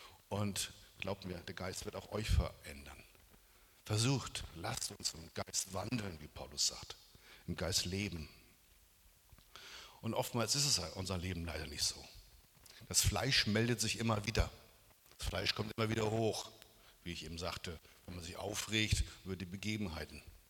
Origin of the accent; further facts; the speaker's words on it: Northern Germany, Germany; now in Stuttgart, Germany; Ich komme aus Norddeutschland und wenn ich hier Auto fahre, sage ich, hier kann man nicht Auto fahren